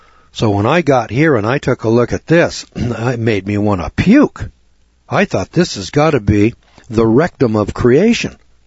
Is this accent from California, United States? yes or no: yes; California, United States